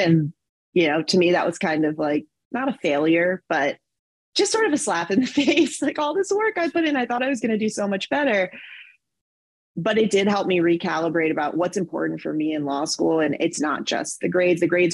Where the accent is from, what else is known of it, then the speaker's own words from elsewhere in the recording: Memphis, Tennessee, United States; So if that was University of Memphis, where my hometown, that was totally fine.